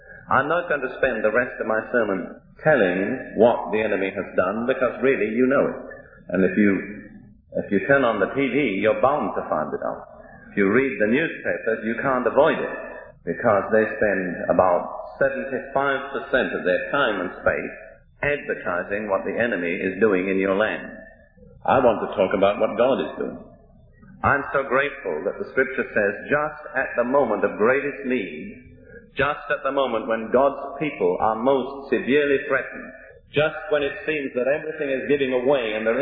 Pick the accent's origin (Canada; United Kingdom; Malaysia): United Kingdom; now in United States; I'm British. I'm a guest, a resident in your land.